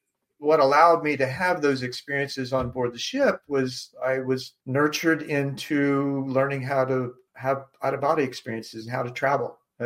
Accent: Alexandria, Indiana, United States; Alexandria, Indiana, originally. I was born in Indianapolis, orphaned at birth, adopted at 6 weeks.

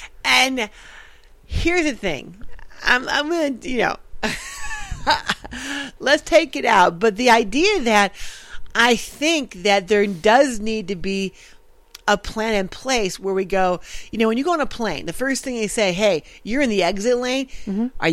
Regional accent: Texas, United States; We're from Texas. We help each other.

